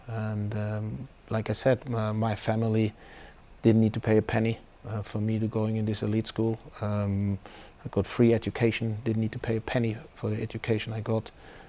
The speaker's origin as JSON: {"language": "English", "country": "Germany", "second_language": "English", "moved": "as an adult", "said": "one day I would like to have the experience to manage in my home country. I've been out of my home country for quite some time."}